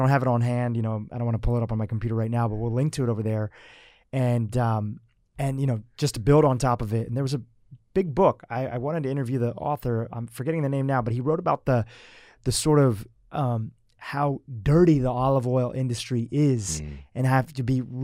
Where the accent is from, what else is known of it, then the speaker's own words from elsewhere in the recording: India; growing up, you know, my family, they're vegetarian, and, you know, growing up and everything like that, we're from India